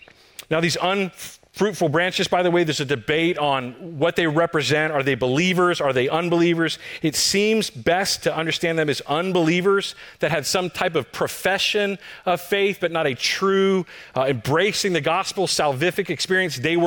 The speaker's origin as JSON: {"language": "English", "region": "Texas", "country": "United States", "said": "I fully confess I'm a Texan. I thought grapes came from Save Mart before I moved here."}